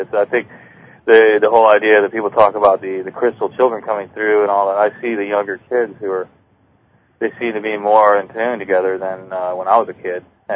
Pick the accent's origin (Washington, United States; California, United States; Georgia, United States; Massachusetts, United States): Washington, United States; Seattle; now in Oregon, United States; Yeah, well, I just moved down here, so I'm just originally from Seattle.